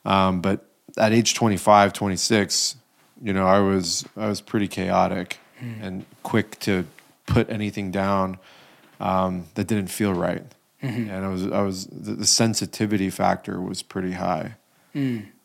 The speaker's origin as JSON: {"language": "English", "country": "United States", "said": "And I'm this American kid and was just like, what is this?"}